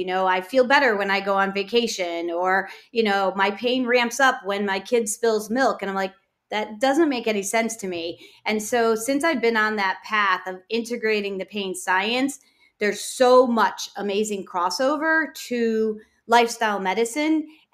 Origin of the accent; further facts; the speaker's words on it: Buffalo, New York, United States; I'm actually from Buffalo, New York. So the land of snow, which we love and enjoy.